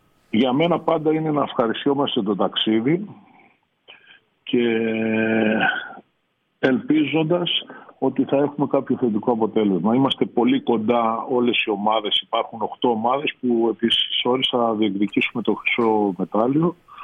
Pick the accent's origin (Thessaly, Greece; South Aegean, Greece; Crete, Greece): Crete, Greece; Chania; όπως είμαι εγώ από τα Χανιά